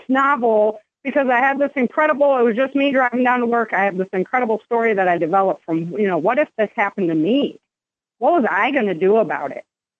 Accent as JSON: {"language": "English", "region": "Michigan", "country": "United States", "tie": "born or raised there", "said": "So when I grew up out in Michigan, and I just loved being out in the trees and just spending time out in nature."}